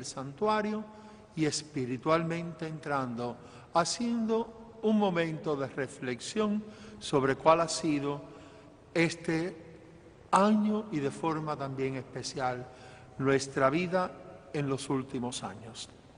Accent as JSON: {"language": "Spanish", "country": "Cuba", "moved": "yes", "said": "salí de Cuba hace muchos años, hace 59"}